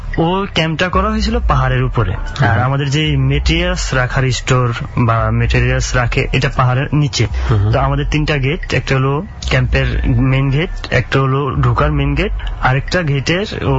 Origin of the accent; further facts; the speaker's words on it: Chandpur, Chittagong Division, Bangladesh; now in Oman; আমার বাড়ি চাঁদপুরে, আমি ওমানে থাকি।